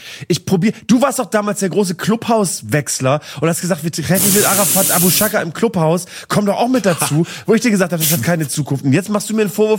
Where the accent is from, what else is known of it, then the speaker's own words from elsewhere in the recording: Northern Germany, Germany; Habe ich immer als Norddeutscher, hat man dazu getanzt